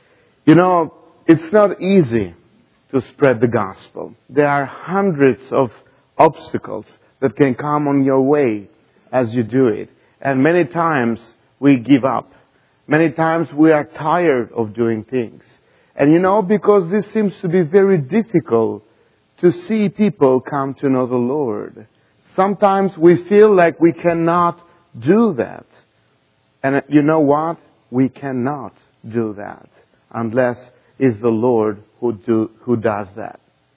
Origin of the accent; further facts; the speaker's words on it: Albania; English is a second language; So we are from Albania, and probably many of you have heard about Albania. It's between Greece and Italy